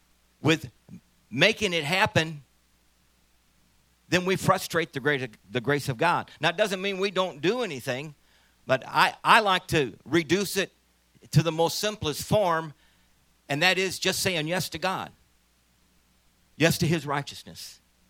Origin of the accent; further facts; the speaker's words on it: St. Louis, Missouri, United States; Well, people ask me, where are you from? What country are you from? And I say, I'm from St. Louis. No, you can't be from St. Louis. You speak Spanish too good.